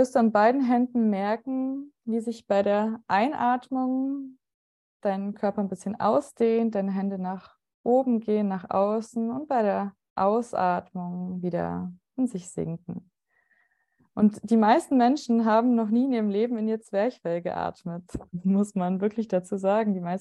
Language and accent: German; Rosenheim, Bavaria, Germany; born there; Gebürtig komme ich aus Oberbayern, aus Rosenheim.